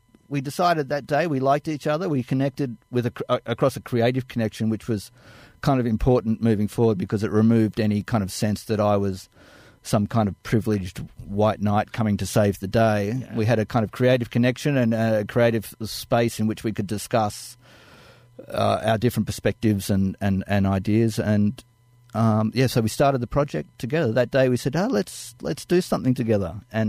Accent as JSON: {"language": "English", "country": "Australia", "said": "I stuck my hand out and said, \"Hi … I'm from Australia.\""}